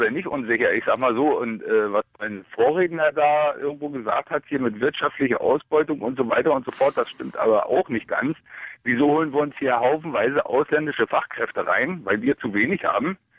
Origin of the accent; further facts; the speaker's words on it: Germany; Weil ich sage mal, wenn ich als Deutscher, als Flüchtling in irgendein anderes Land komme, da habe ich null Chance, da irgendwelche Ansprüche zu stellen.